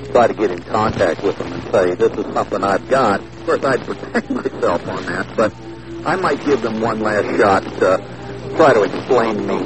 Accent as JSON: {"language": "English", "country": "United States", "said": "kind of embarrassingly threatened from your and my viewpoint as an American"}